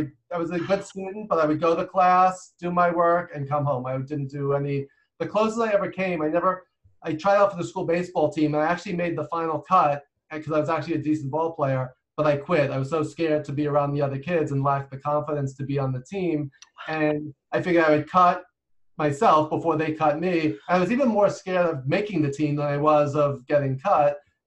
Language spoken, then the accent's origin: English; New York, United States; people never assume I'm an introvert because I'm from New York. I talk loud, I talk fast